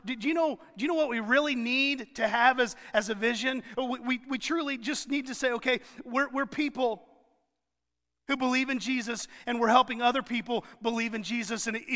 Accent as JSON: {"language": "English", "town": "Avon", "region": "Indiana", "country": "United States", "tie": "born or raised there", "said": "I thought that number seemed a little high because I grew up in Avon."}